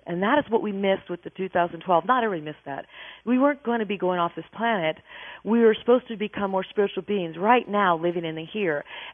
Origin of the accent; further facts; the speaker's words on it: Wichita, Kansas, United States; And by the way, Cheryl, I'm also from Wichita, so we share a similar background.